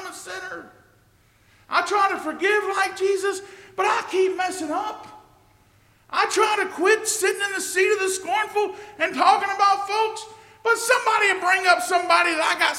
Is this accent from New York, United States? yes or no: no; Vidalia, Louisiana, United States; also born or lived in New Orleans; I was living in New Orleans, Louisiana. I moved back from New Orleans, Louisiana to my hometown, Vidalia, Louisiana. I was living with my mom and dad.